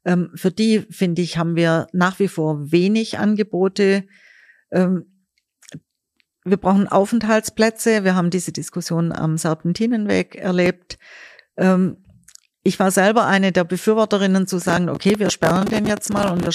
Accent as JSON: {"language": "German", "town": "Stuttgart", "region": "Baden-Württemberg", "country": "Germany", "said": "also ich komme ja aus Stuttgart, bin jetzt viel in Berlin"}